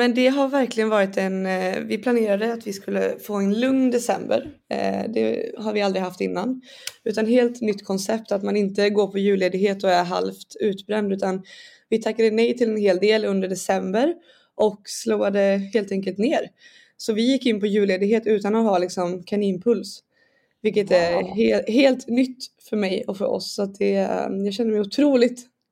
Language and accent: Swedish; Borås, Västra Götaland County, Sweden; now in Stockholm, Sweden; Jag kommer från Borås från början. Jag är nyinflyttad till Stockholm. Vi har bara bott här ett år. Men så jag är från Borås och uppväxt där.